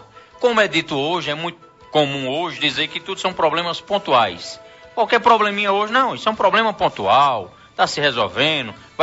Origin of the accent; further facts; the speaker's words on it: Santa Cruz, Brazil; Eu nasci e me criei em Santa Cruz.